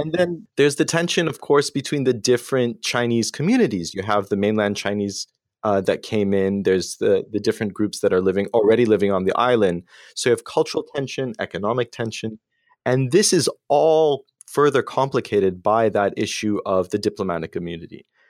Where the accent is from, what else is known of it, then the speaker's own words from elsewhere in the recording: Saudi Arabia; I grew up in Saudi Arabia going to an American international school. I'm not an American